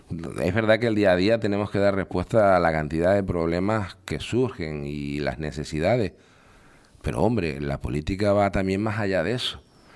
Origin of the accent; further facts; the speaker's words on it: San Juan de la Rambla, Canary Islands, Spain; Ahora hablo en particular de lo local, de mi pueblo. Fíjate, hemos hablado al final de San Juan de la Rambla